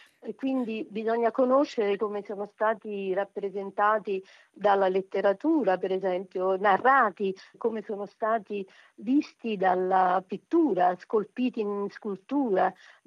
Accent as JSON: {"language": "Italian", "town": "Naples", "region": "Campania", "country": "Italy", "tie": "born or raised there", "said": "ispirato alla mia città natale Napoli"}